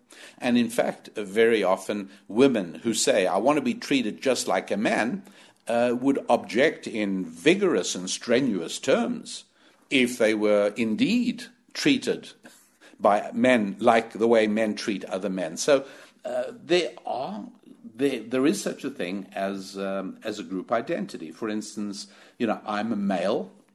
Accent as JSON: {"language": "English", "country": "United States", "said": "A third thing is I'm an American."}